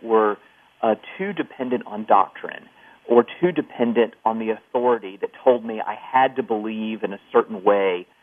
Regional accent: the South, United States; From the Episcopal tradition, I didn't get that guilt, but growing up in the South, and I went to a Christian high school growing up

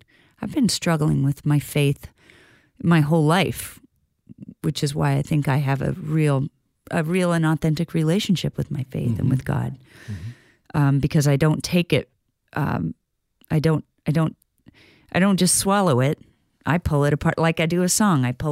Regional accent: Midwest, United States; And for a person born and raised in the Midwest, where ethics and authenticity and honesty are, you know, were kind of bred into me

